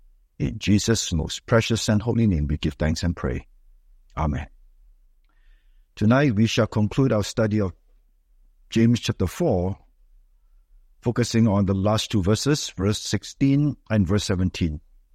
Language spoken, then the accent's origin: English; Singapore; But when I talked to my American friends about Singapore, I was pretty proud of Singapore because of our advancement.